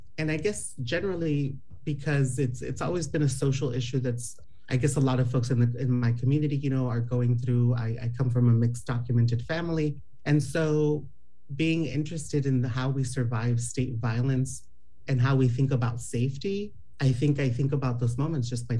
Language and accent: English; Los Angeles, California, United States; now in Portland, United States; And I grew up in Los Angeles area half of my life, born and raised, and this other half over here in the Portland metro area.